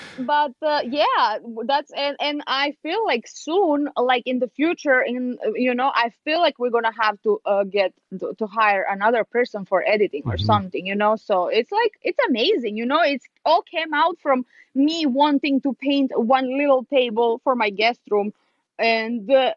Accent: Serbia; English is a second language; moved away as an adult; now in United States; It's because I was born and I grew up in Serbia, actually. And I came to the United States 8 years ago.

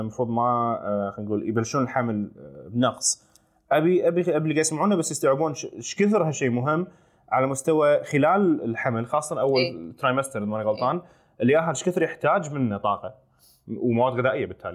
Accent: Kuwait; كان السيزارين وايد منتشر عندنا بالكويت

